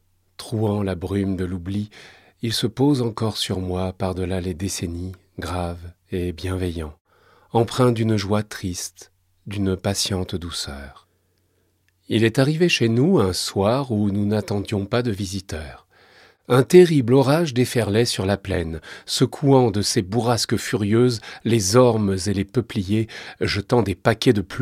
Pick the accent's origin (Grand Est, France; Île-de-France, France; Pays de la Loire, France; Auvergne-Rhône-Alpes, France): Île-de-France, France; born there; now in Périgueux, France; je suis né en 1970 dans le Val d'Oise. Après avoir vécu dans différents pays et pratiqué différents métiers, je me suis installé à Périgueux en 2023